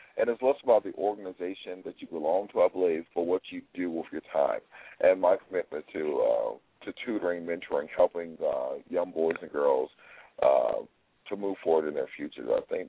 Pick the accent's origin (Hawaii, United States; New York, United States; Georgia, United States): Georgia, United States; Atlanta; I'm originally from Atlanta, Georgia.